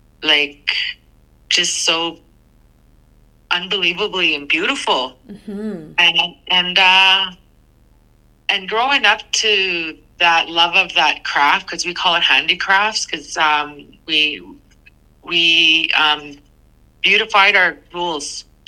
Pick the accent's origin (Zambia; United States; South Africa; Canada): Canada; Lutsel K'e, Northwest Territories; but I'm Chipewyandene from Lutzokay. You know, I represent us, Treaty 8.